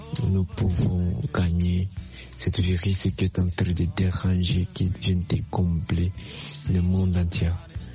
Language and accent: French; Bukavu, South Kivu, DR Congo; Je suis congolais de la province du Sud Kivu, dans la ville de Bukavu.